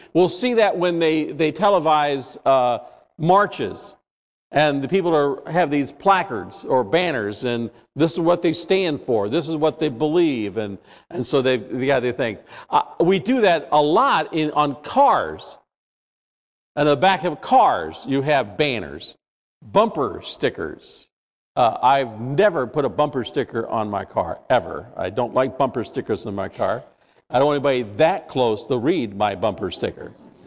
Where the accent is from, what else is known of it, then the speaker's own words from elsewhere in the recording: Scotland, United Kingdom; I'm not a Jew. I think I'm the farthest thing from a Jew because I'm Scottish.